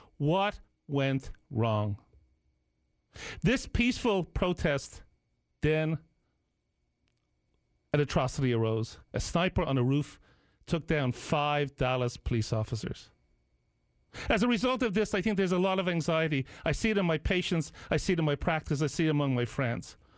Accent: Ireland; now in United States; Now, I'm a proud immigrant, a proud naturalized American citizen. I grew up in Ireland where the police are not armed.

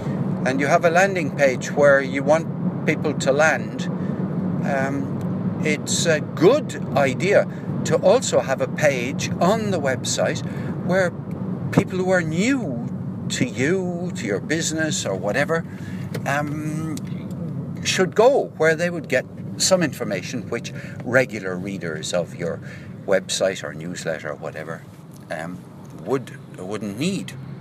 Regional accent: Dublin, Leinster, Ireland; moved away as an adult; also born or lived in United Kingdom; now in Cork, Ireland; I'm Irish and I live in Cork since 2005, and I lived in the UK for 30 years after I left Dublin in the 1970s.

